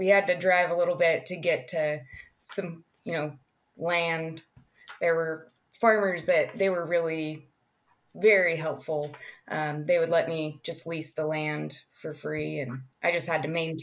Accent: Boise, Idaho, United States; now in Texas, United States; No, I'm native to Idaho. I grew up in Boise, Idaho.

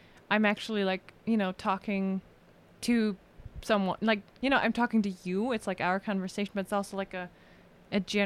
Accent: Germany; We start in English and she's like, Austria. And I'm like, hey, I'm from Germany. And then we switched to German immediately.

